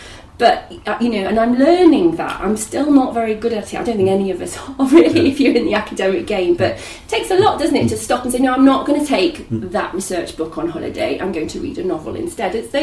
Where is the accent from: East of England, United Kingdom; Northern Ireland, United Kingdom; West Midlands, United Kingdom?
West Midlands, United Kingdom; born there; also born or lived in Warwickshire; Well, I was born in Staffordshire, but we didn't live there for very long after that. We moved around quite a lot.